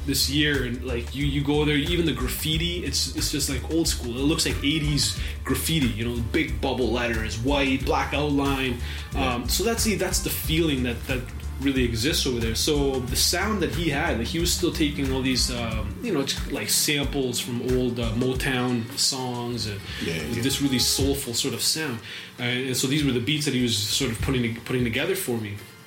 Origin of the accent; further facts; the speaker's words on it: Kitchener, Ontario, Canada; I grew up in Kitchener.